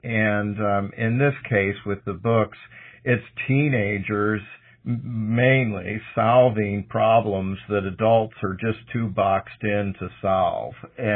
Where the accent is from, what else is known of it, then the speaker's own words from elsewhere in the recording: St. Louis, Missouri, United States; also born or lived in Colorado; And so I'm originally from St. Louis. I actually moved here 4 years ago from Colorado. And I'm back in the Midwest and only 3 hours away from all my childhood friends that I grew up with in St. Louis.